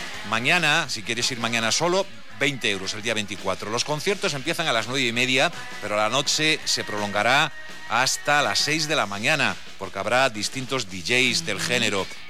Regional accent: Melilla, Spain; Yo soy de Melilla.

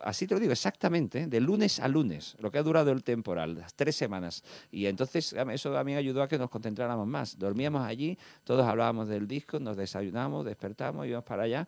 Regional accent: San Fernando, Andalusia, Spain; yo conozco a Sara desde que tengo 15 años, y los dos nos conocemos, somos de San Fernando

